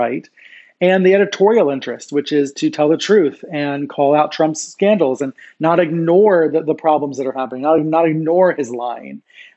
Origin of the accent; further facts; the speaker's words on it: Maryland, United States; because I grew up in Maryland and I know the area well.